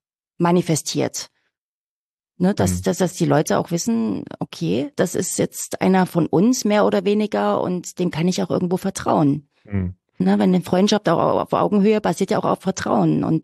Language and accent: German; Plauen, Saxony, Germany; Dann, ich komme selbst aus Plauen, wo unser Sendestudio auch steht.